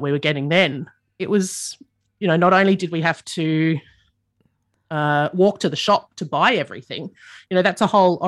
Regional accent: Adelaide, South Australia, Australia; I grew up in the suburbs of Adelaide.

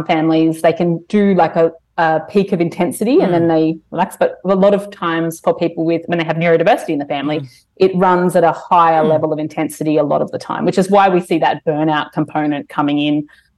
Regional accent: Brisbane, Queensland, Australia; a band from my hometown, from Brisbane.

